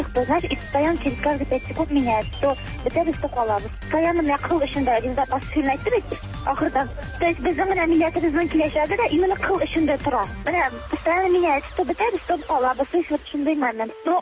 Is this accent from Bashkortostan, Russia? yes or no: no; Kukmor, Tatarstan, Russia; мәктәптә үзем Кукмара районнан була.